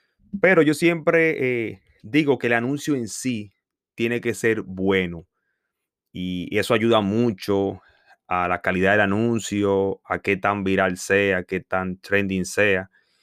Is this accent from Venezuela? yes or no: no; Dominican Republic; now in United States; Ando aquí en franela, como le dicen en mi país, República Dominicana.